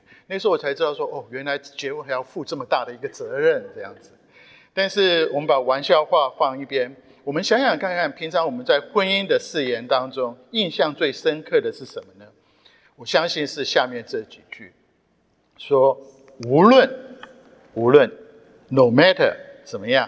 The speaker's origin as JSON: {"language": "Chinese", "country": "Taiwan", "said": "那时候我们教会的牧师是一个四川人，他从四川来，我从台湾来。"}